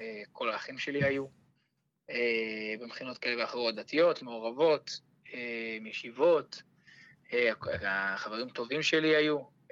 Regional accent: Jerusalem, Jerusalem District, Israel; אני ירושלמי.

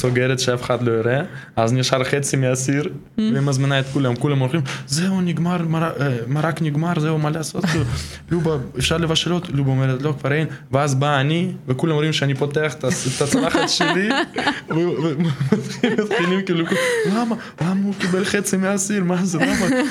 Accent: Russia; now in Israel; הגעתי מרוסיה, מעיר קטנה גם

